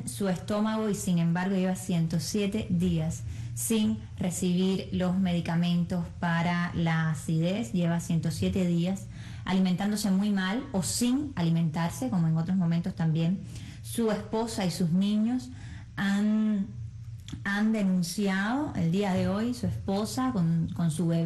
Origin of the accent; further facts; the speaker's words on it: Cuba; Lo que nos toca hacer como cubanos